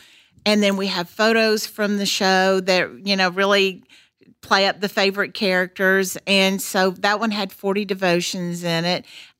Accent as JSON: {"language": "English", "town": "Brooklyn", "region": "New York", "country": "United States", "accent": "Brooklyn", "said": "In my Brooklyn accent, yes."}